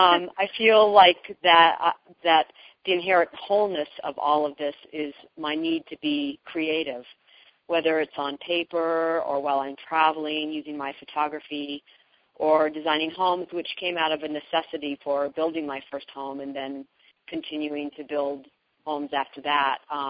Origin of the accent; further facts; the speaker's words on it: Aspen, Colorado, United States; now in Telluride, United States; I grew up in Aspen, and now I'm living in Telluride, which is an example of two really beautiful places.